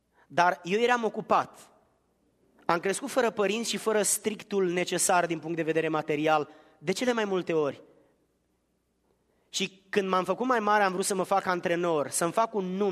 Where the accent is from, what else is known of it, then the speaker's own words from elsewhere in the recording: Giurgiu, Giurgiu County, Romania; born there; M-am născut în Giurgiu, un oraș din sudul Bucureștiului pe malul Dunării, în Muntenia, în partea de sud, între Oltenia și Dobrogea.